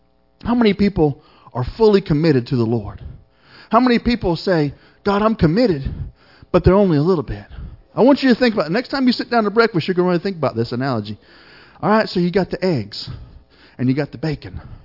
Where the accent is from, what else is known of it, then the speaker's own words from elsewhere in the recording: Florida, United States; Because, like I said, I'm from Florida. Our ravens are like that.